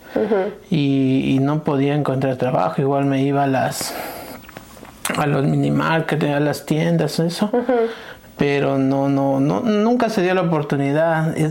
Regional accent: Riobamba, Chimborazo, Ecuador; De una ciudad que se llama Riobamba.

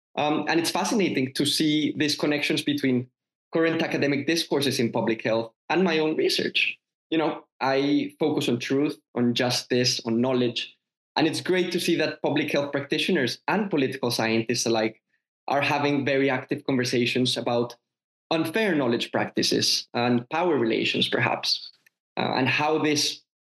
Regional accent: Colombia; peace building in Colombia, which is my home country

